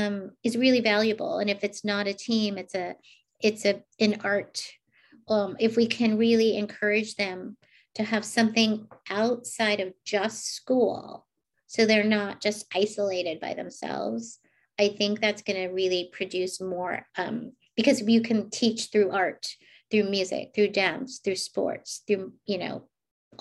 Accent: United States; I was raised in an Asian home. And so I am an American fourth generation

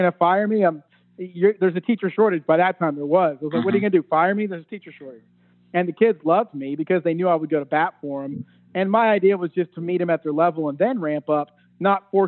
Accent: Norman, Oklahoma, United States; I'm from Norman, wanted to teach in Norman really bad

